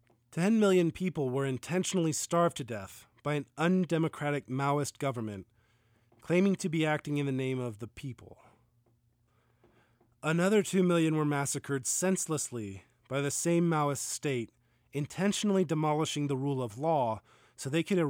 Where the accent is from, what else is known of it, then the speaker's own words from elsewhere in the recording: United States; as an American, I can't seem to escape being guilty for, though they happened long before my time and without my permission.